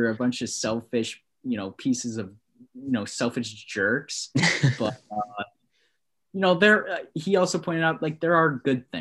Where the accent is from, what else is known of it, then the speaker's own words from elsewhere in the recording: New York, United States; like the people I grew up with in New York